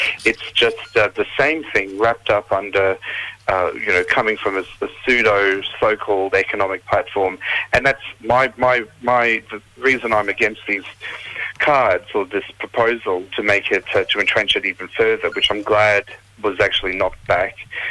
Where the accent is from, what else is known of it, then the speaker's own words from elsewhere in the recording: Mapoon, Queensland, Australia; now in Cairns, Australia; So I'm from Western Cape of Cape York, so Marpoon and Gulf of Carpentaria, where we have ancestral links down to there as well with the Wangi tribe. So yes. We're based in Cairns these days